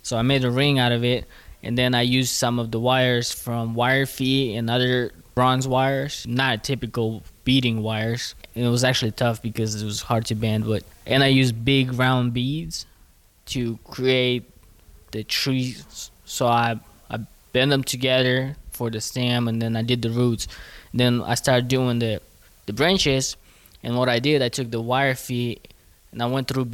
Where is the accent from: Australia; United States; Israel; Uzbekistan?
Uzbekistan; English is a second language; Well, my culture, I'm from Uzbekistan, so Uzbeks, they do have a beading.